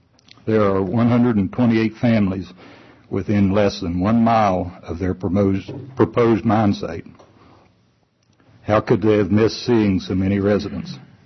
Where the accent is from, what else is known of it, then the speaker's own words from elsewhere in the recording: West Virginia, United States; Growing up in West Virginia, and my dad being a miner, I've certainly had my share of exposure to coal dust.